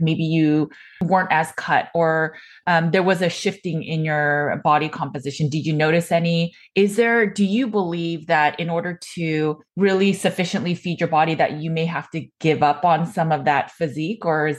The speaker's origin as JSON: {"language": "English", "region": "California", "country": "United States", "tie": "born or raised there", "said": "never once did I question, especially growing up in California, that my plant-based diet could even be detrimental for me."}